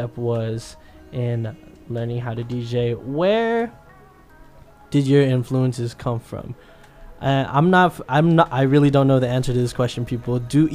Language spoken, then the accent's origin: English; Sacramento, California, United States; We're out here in the Bay Area right now. I got Bay Area fans. I'm from Sacramento, so.